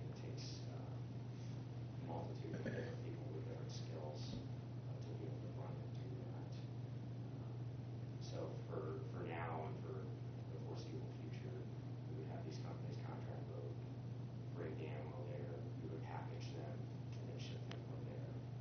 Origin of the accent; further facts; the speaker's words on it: Churubusco, Indiana, United States; I'm from Churubusco originally, so this is very much home to me.